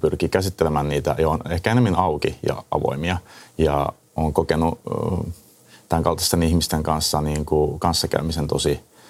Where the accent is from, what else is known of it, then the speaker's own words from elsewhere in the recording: Hamina, Kymenlaakso, Finland; Et mä vartuin aikuiseksi ja nuoreksi Haminassa, pikkukaupungissa, ja oli siis 90-luvun lama